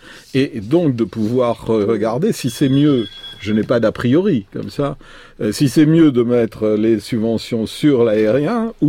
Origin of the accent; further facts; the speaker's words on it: Toulouse, Occitanie, France; C'est normal que je parle d'Airbus en tant que Toulousain.